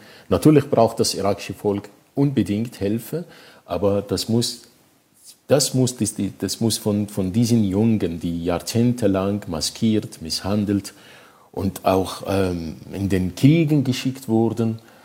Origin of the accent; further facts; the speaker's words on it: Iraq; wir sind beide Iraker